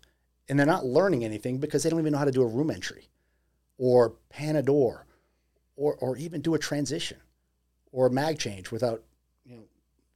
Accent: Massachusetts, United States; why don't we start with Massachusetts? It's my hometown.

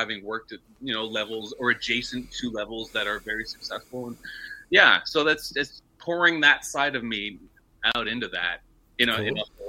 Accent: Canada; Also, I'm Canadian, and I don't know what you're talking about.

